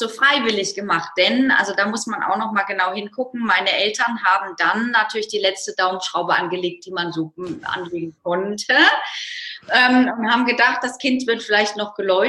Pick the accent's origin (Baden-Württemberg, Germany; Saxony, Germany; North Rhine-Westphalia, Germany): North Rhine-Westphalia, Germany; aufgewachsen im Rheinland. Wenn jetzt Kölner zuhören, dann kriegen die Krise in Düsseldorf, aber im Süden von Düsseldorf und damit irgendwie ja im Norden von Köln.